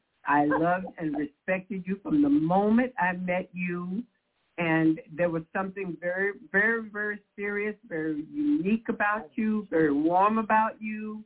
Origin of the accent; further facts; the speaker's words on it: Mullins, South Carolina, United States; born there; I was born in Mullins.